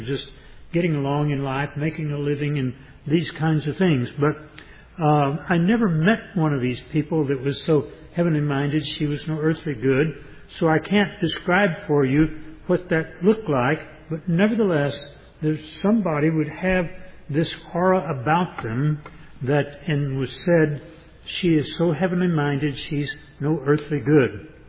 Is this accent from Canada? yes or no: no; Texas, United States; When I was growing up in East Texas, there was a saying that was used from time to time about someone